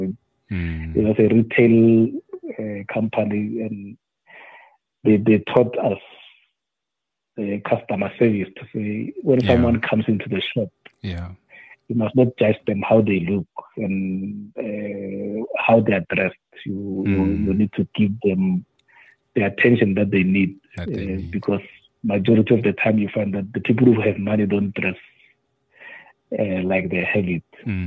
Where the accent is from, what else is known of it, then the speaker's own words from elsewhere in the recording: Maguru, Limpopo, South Africa; English is a second language; So I grew up in Limpopo, in a rural area, in a village called Maguru.